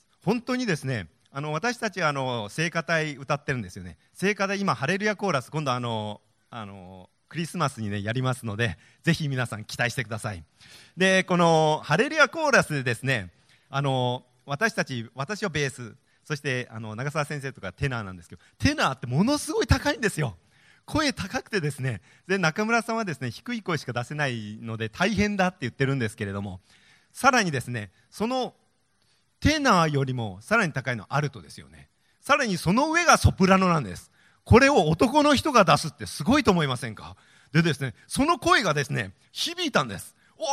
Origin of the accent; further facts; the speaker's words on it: Hiroshima, Japan; now in Hokkaido, Japan; 私実は広島出身なのでですね、本当に夏って嫌だっていうイメージしかないんですよ。